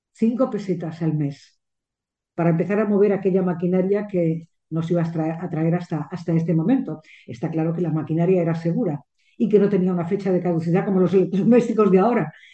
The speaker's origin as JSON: {"language": "Spanish", "town": "Alicante", "region": "Valencian Community", "country": "Spain", "said": "Hombre, es que somos de Alicante."}